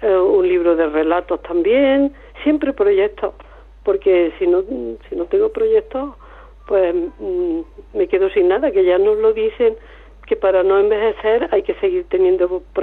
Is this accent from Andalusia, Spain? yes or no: yes; Villanueva de Córdoba, Andalusia, Spain; qué peso tiene el lugar de nuestro nacimiento y de nuestra infancia y adolescencia, en mi caso, que es Villanueva de Córdoba y Los Pedroches, en nuestra vida.